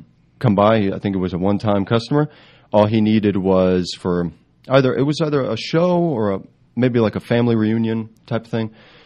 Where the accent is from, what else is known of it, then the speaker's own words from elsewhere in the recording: Abruzzo, Italy; Well, we are from Abruzzo. It's central Italy on the east coast on the Adriatic Sea.